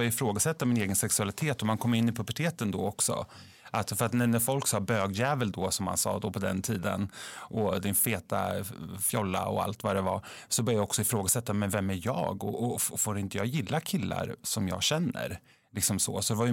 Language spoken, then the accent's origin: Swedish; Södermanland, Sweden; I en liten by i Sörmland. Där jag växte upp i en trygg familj med en trygg uppväxt.